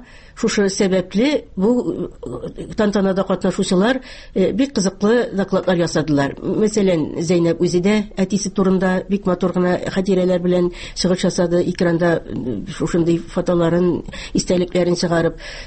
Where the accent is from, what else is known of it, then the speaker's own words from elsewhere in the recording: Tatarstan, Russia; Мин Татарстаннан анда бердән бер кеше идем катнашкан.